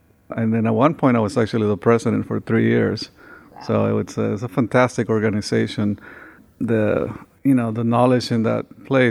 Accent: Honduras; now in United States; So I came from Honduras in 1990, and my whole goal to come into this country was to learn how to build robots.

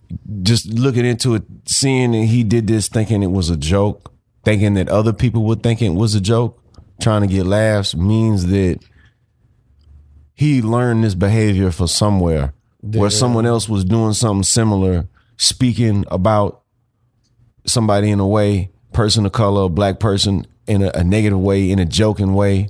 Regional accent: Texas, United States; Just how I always was grown, bred as a Texan, grown up.

